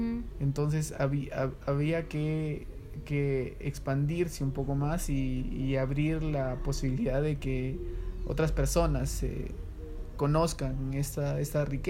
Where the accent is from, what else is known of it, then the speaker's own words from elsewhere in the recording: Cajamarca, Peru; De Cajamarca, Perú.